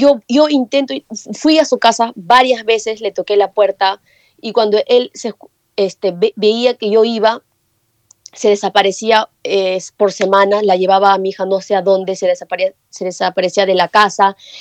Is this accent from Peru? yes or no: yes; Peru; now in Japan; uno como peruana... Allá en Perú es normalmente ya al psicólogo. Acá en Japón normalmente te llevan al psiquiatra.